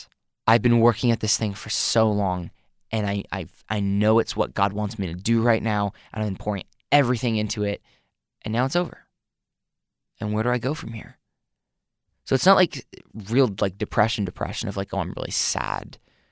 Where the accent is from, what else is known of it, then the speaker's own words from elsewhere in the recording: Philippines; So growing up in the Philippines, she would buy the, they had like the radio subscription